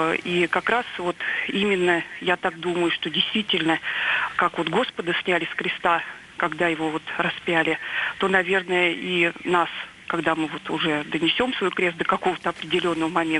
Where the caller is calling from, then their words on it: Voskresensk, Moscow Oblast, Russia; Я из Воскресенска, Московской области вам звоню.